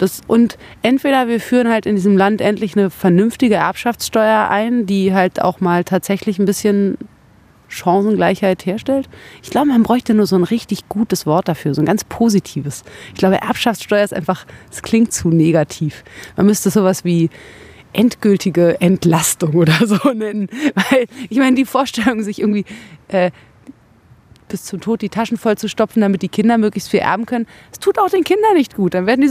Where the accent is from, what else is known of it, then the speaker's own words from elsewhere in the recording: West Berlin, Berlin, Germany; Naja, wie gesagt, ich bin in West-Berlin aufgewachsen.